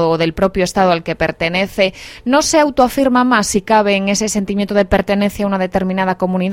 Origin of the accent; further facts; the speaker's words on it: Galicia, Spain; yo soy gallega y sé lo que eso supone